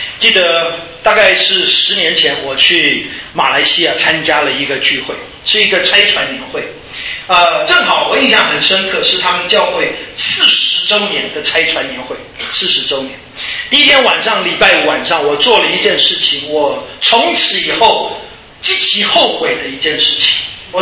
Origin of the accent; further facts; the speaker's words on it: Kaohsiung, Taiwan; 所以我记得在高雄长大的时候，我们常常会开我祖父祖母的玩笑